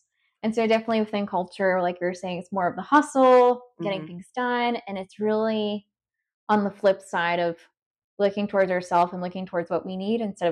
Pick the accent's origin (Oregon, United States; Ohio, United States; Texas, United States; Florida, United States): Florida, United States; Jacksonville; So I am also from Jacksonville, Florida, and Adrienne and I are friends.